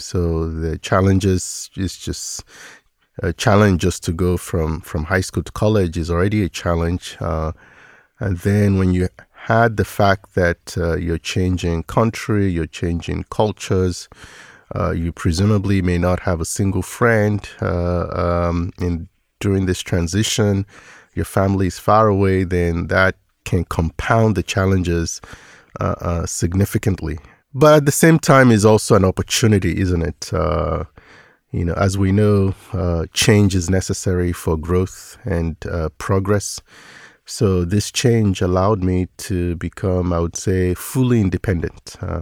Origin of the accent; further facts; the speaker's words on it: Nigeria; now in United States; Yeah, in high school, I did high school in Nigeria.